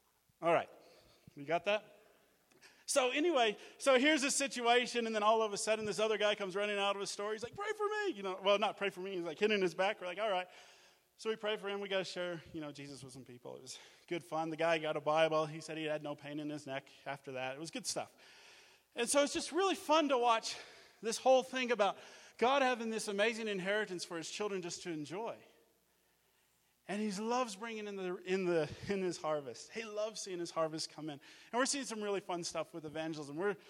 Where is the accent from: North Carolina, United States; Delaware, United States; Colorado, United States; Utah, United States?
Colorado, United States; And I said, well, I'm originally from Colorado.